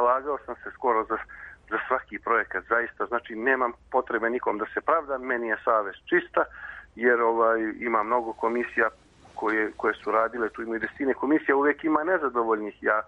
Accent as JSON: {"language": "Serbian", "town": "Novi Pazar", "region": "Šumadija and Western Serbia", "country": "Serbia", "said": "Evo, na primjer, ja dolazim iz Novog Pazara"}